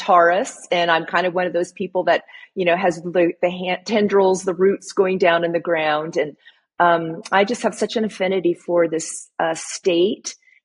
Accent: San Diego, California, United States; now in El Dorado, United States; my husband and I moved from San Diego, which is where I'm originally from, to El Dorado up by Santa Fe.

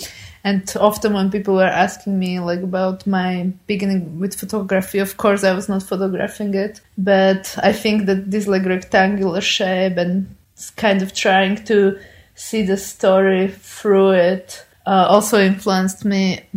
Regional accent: Bratislava, Bratislava Region, Slovakia; I grew up in Slovakia. I'm from the capital city, Bratislava, but most of my childhood I grew up in this town, which is kind of on the outskirts of Bratislava. I grew up in this very usual housing estate.

